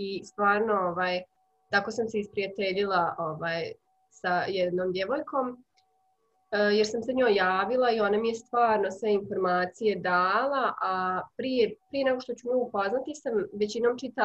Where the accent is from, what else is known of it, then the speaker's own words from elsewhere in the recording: Bihać, Federation of Bosnia and Herzegovina, Bosnia & Herzegovina; meni koja dolazim iz Bihaća, nije mi bio neki veliki kultur šok.